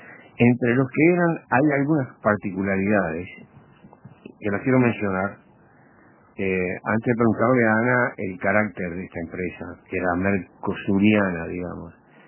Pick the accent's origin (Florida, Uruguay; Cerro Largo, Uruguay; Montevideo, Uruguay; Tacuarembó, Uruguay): Florida, Uruguay; Yo te dejo correr, mira que soy de Florida.